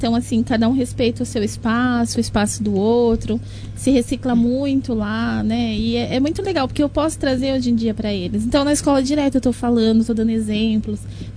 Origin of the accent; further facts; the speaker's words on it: São Paulo, Brazil; Eu sou de São Paulo. Então, é minha terrinha lá.